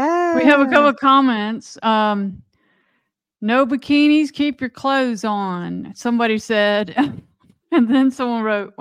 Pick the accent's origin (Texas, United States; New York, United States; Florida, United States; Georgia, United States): Georgia, United States; Atlanta; moved away; I moved here in 90 and I first came here in 87. I'm from Atlanta and we used to go to other beaches